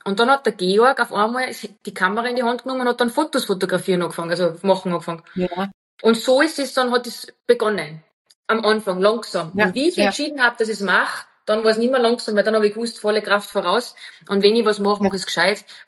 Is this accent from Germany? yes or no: no; Wagrain, Salzburg, Austria; Also ich habe ja einen Dialekt und ich bin aus dem Salzburger Land, aus Wagrain, und ich habe das ja nie versteckt, egal wo wir gelebt haben